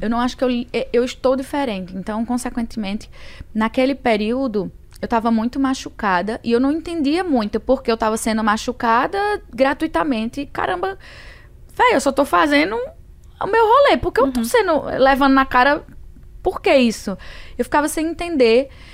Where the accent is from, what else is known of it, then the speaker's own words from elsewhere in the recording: Northeast Region, Brazil; Sou mulher, sou nordestina, vim de uma classe socioeconômica diferenciada